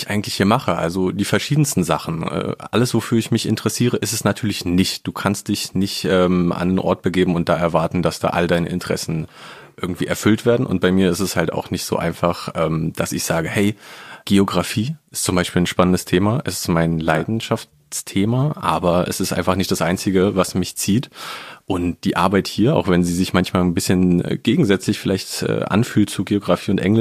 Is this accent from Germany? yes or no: yes; Berlin, Germany; Also ich komme auch aus Westend, ganz in der Nähe vom Olympiastadion.